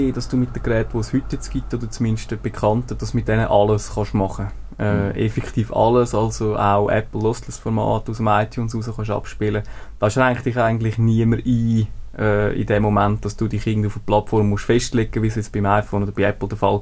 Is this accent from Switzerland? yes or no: yes; Switzerland; Dass man eigentlich da als Europäer oder als Schweizer vielleicht einem speziell, weil unser Recht ja schon ein bisschen lockerer ist als in anderen Ländern